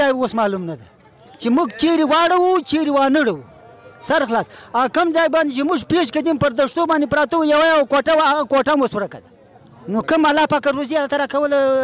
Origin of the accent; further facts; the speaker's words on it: Afghanistan; now in Pakistan; وس 15 پته کال زما عمر دی یو ز په کور کې یو افغان يم